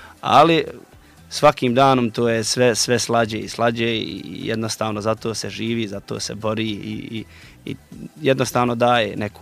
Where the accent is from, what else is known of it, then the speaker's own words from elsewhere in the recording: Zenica, Federation of Bosnia and Herzegovina, Bosnia & Herzegovina; Pa, s obzirom da sam ja bio dio toga dole, iz Zenice sam